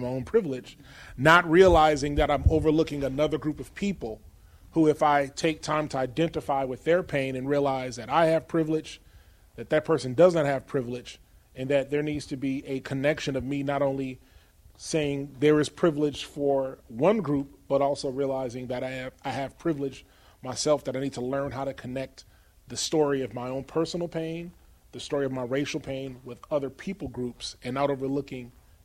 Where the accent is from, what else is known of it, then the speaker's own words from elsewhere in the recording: Oakland, California, United States; Growing up in Oakland, I was privileged to grow up around different ethnicities.